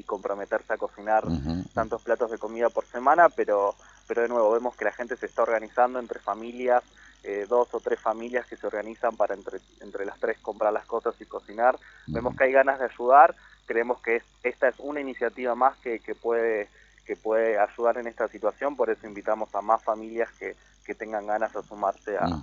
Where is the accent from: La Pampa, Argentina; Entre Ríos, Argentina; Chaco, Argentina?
Entre Ríos, Argentina; Concordia; now in Buenos Aires, Argentina; Yo soy de Concordia, actualmente vivo en la ciudad de Buenos Aires